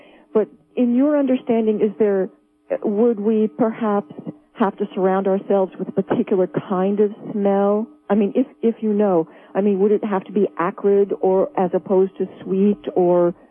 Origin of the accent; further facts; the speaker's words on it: New Jersey, United States; Hi, I'm from New Jersey.